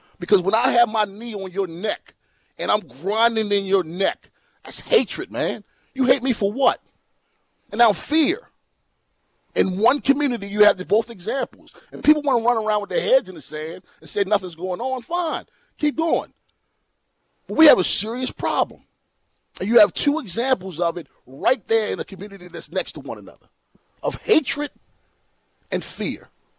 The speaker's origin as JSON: {"language": "English", "town": "Baltimore", "region": "Maryland", "country": "United States", "tie": "born or raised there", "said": "I grew up in West Baltimore, then went to Edmonds, Urban and Bel Air."}